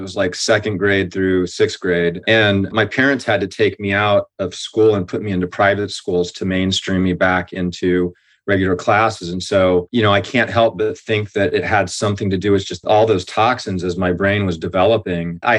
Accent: Hawaii, United States; also born or lived in Camp Lejeune, North Carolina; And well, I grew up in Hawaii, which was amazing. But before that, we were in Camp Lejeune.

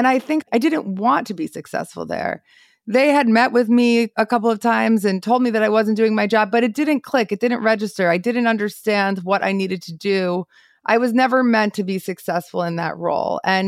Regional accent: New Jersey, United States; I grew up in Bergen County, New Jersey. Manhattan is my city.

